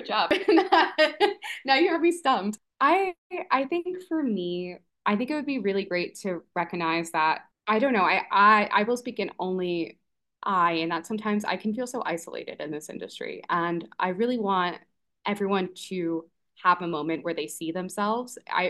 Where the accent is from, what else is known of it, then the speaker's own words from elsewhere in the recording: New York City, New York, United States; I'm a New Yorker born and raised, so I'm originally from the Bronx. I'm Puerto Rican and Albanian.